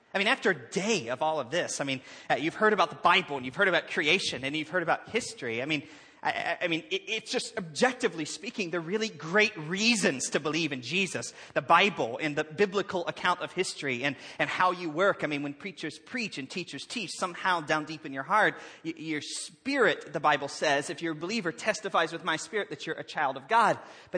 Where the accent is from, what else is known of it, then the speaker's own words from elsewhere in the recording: South Carolina, United States; I'm from the South in the United States, South Carolina, and where we even fry our turkeys over Thanksgiving.